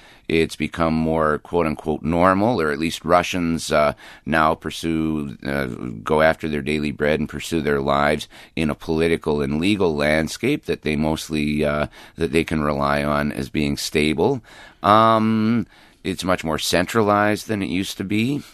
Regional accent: Canada; my home country, Canada, feels that the Canadian Army is being asked to put its troops in positions of great danger

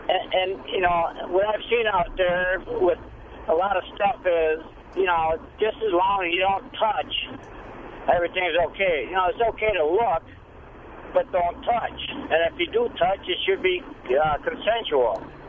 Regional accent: Marinette, Wisconsin, United States; And I'm from Marinette.

